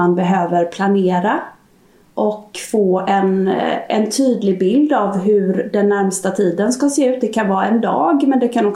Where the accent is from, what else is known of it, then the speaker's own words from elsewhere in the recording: Småland, Sweden; now in Stockholm, Sweden; Jag är en smålänning, boende i Stockholm